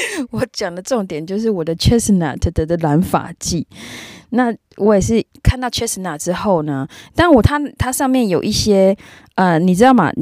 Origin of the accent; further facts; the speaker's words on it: Taiwan; 我们台湾人都讲 X 嘛